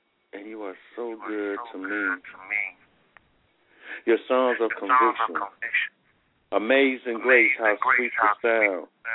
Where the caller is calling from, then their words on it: Athens, Alabama, United States; I'm calling from Athens, Alabama.